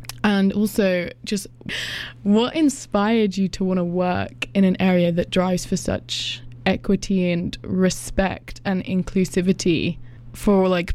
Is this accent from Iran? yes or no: no; England, United Kingdom; I'm from England, so I'm seeing a lot over here at the moment from back there